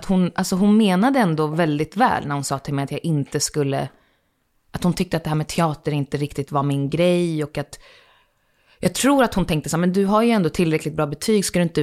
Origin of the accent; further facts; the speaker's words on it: Akalla, Stockholm County, Sweden; Att jag är uppvuxen i Akalla, att jag bott där i 22 år.